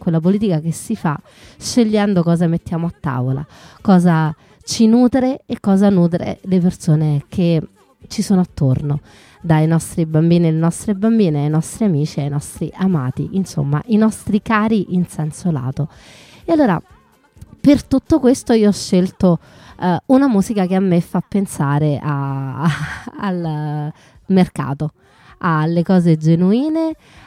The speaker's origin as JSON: {"language": "Italian", "town": "Rome", "region": "Lazio", "country": "Italy", "tie": "born or raised there", "said": "essendo io romana ed essendo cresciuta in una zona che è di campagne e che è appunto le campagne romane"}